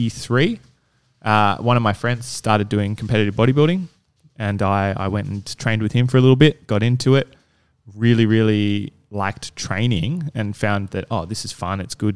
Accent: Maroubra, New South Wales, Australia; I'm a local boy. I was born... Actually, I was born in Manly, but I grew up in Maroubra, so not as local. I have lived in the eastern suburbs my whole life. I have moved to Botany and currently live in Botany.

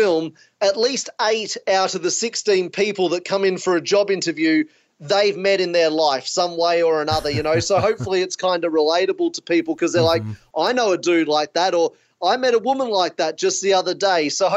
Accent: Gold Coast, Queensland, Australia; I'm from the Gold Coast in Australia.

